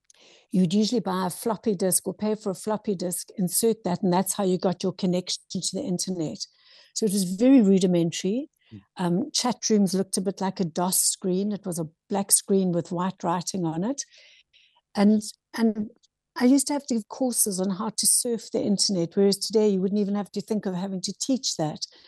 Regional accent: South Africa; Well, it was also limiting in terms of being able to work.

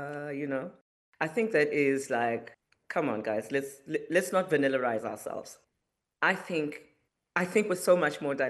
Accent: Mahikeng, North West, South Africa; So when I go home now, I was raised in Mafeking, but our family is originally from Potchefstroom.

